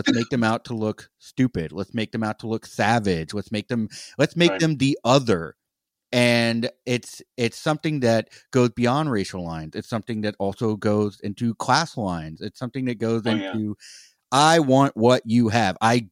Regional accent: Gulf Coast, United States; I've grown up in the South. I'm from the Gulf Coast. I have family from Louisiana mostly.

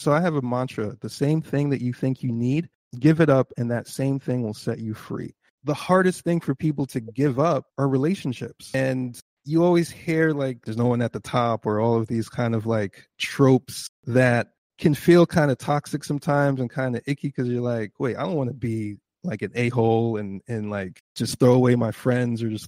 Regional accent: Jamaica; also born or lived in United Kingdom; now in United States; You're coming from the UK, now you're growing up in Jamaica. Okay, you got to speak like a Jamaican.

